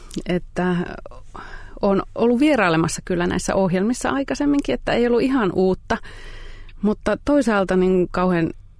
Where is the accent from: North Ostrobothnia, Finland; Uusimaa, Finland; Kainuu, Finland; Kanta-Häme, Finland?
Kainuu, Finland; Kajaani; mä oon kasvanut uskovaisessa kodissa tuolla Kajaanissa aikanaan.